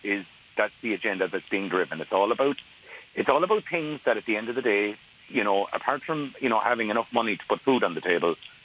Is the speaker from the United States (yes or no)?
no; Connacht, Ireland; I wasn't from Letterkenny. I'm from Connemara